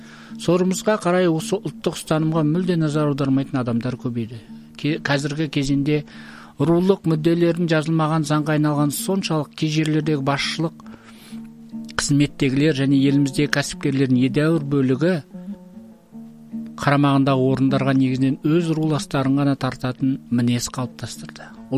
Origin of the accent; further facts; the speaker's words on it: Otyrar, Turkistan Region, Kazakhstan; Егеменді ел атанғаннан кейін туған өлкем отырарға барсам ауданның жас кәрісі түгілге жуық ру-руға бөлініп әр ру өзінің президенттерін сайлап жатыр екен.